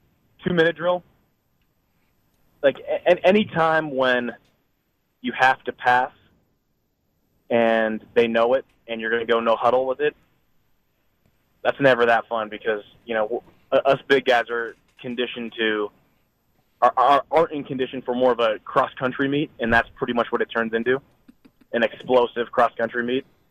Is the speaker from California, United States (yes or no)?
yes; California, United States; No. I grew up in the Bay Area, so I'm a Giants fan, so.